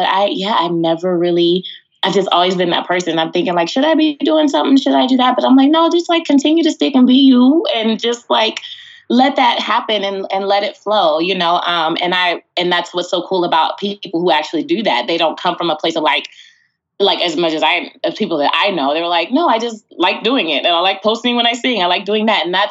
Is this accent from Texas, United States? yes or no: yes; Texas, United States; also born or lived in California; I grew up in Texas.